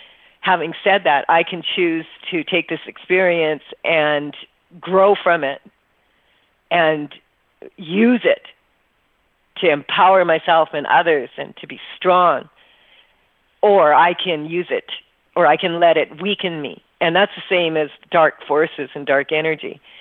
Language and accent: English; Saskatchewan, Canada; I'm used to this because I'm from Saskatchewan, but when the snow starts piling up, those are the snowflakes.